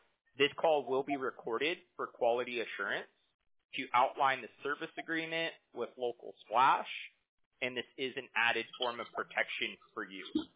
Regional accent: Huntington Beach, California, United States; I'm from Huntington Beach out here in Orange County, and it's an amazing little town.

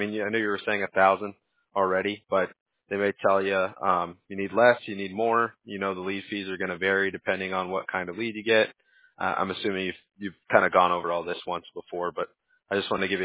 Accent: Huntington Beach, California, United States; I'm originally from Huntington Beach, so I got a lot of family that was just like, yeah, we're going to go surf and wait for it.

